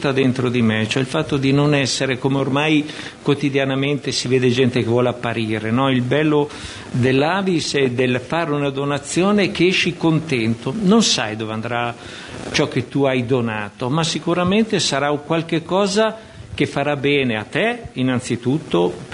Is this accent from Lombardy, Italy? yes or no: yes; Milan, Lombardy, Italy; now in Pesaro, Italy; Arrivato a Pesaro, io vengo da Milano